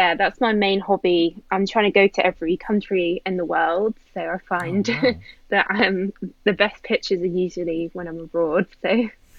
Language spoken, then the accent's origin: English; North West England, United Kingdom; moved away as an adult; now in London, United Kingdom; so I'm originally from Northern England, Lancashire, small town up there. Left when I was 18, and I now live in London. I've been here sort of about 9 years. I live in South London